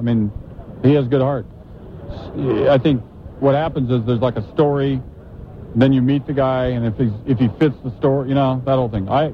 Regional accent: Seattle, Washington, United States; No, I'm from Seattle, but I went to school in UNLV.

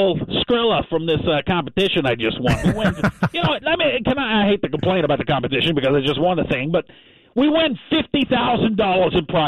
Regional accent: Forney, Texas, United States; I grew up a common man in Forney. I'm from Forney. I'm right out there.

